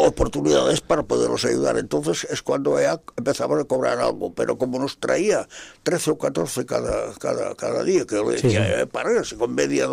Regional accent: Roda de Barà, Catalonia, Spain; Somos de Roda de Bará, somos una gente que, bueno, es un pueblo desconocido y tal.

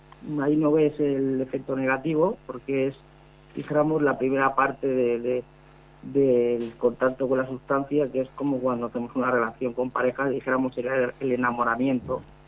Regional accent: Sant Boi de Llobregat, Catalonia, Spain; Sí, bueno, soy de San Boi de Llobregat.

